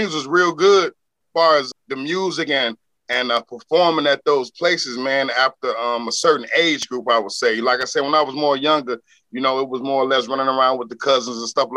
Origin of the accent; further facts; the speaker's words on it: Chicago, Illinois, United States; we grew up in Chicago, man.